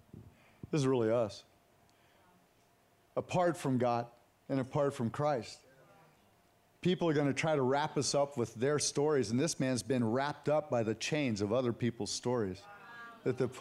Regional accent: Santa Cruz, California, United States; also born or lived in La Jolla; I was born at Scripps in La Jolla. Bam. Judy was born in the city, San Francisco. She grew up in Santa Rosa, and I grew up in Santa Cruz.

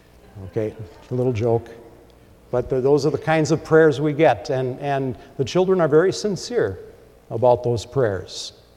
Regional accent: Midwest, United States; I grew up in the Midwest and sometimes it gets cold there.

